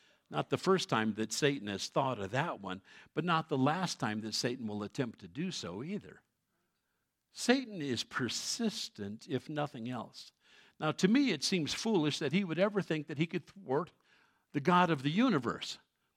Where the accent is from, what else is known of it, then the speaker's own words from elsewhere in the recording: New York City, New York, United States; when I was growing up in New York City at PS1, that was founded by George Washington, public school number one, it was the very first one in New York City.